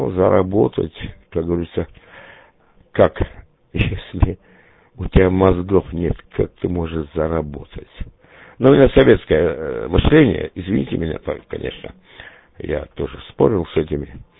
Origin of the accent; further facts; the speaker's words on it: Krasnodar Krai, Russia; Я кубанский казак, как говорится. я живу здесь очень долго, хотя и в Калининграде был, служил в Венгрии, в Калининграде был, вот в Астрахани